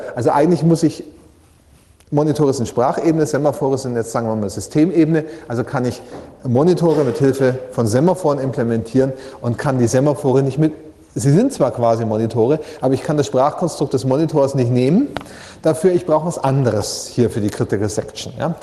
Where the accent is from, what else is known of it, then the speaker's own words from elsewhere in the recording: Bavaria, Germany; also gerade als Franke, ne?